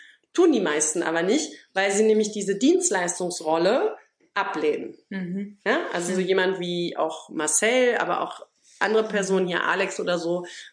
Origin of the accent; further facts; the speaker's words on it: Berlin, Germany; ich bin Berlinerin